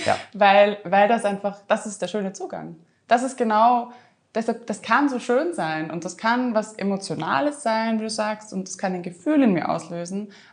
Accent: Vienna, Austria; Als Wiener Kind bin ich dort unterwegs.

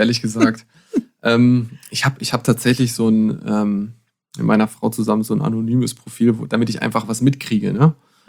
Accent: Lower Saxony, Germany; ich bin im Harz aufgewachsen

